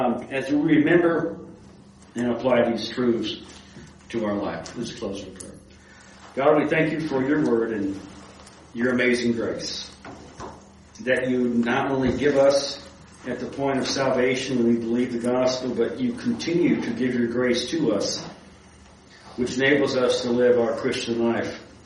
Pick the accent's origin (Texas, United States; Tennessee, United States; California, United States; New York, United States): Texas, United States; accent: Texas; you can probably tell I still have some of my accent left from growing up in Texas.